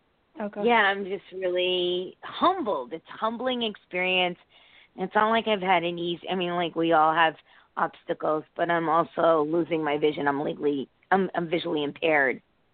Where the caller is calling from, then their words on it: Connecticut, United States; I'm from Connecticut.